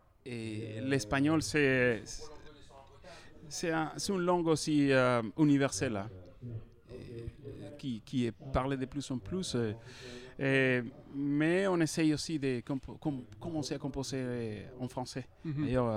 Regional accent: Maracaibo, Zulia, Venezuela; Je viens de Maracaibo, c'est une ville portuaire.

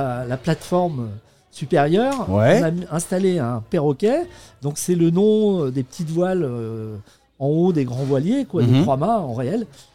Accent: Alençon, Normandy, France; Eh bien, Normandie, mais il n'y a pas la mer. Ouais. Alençon.

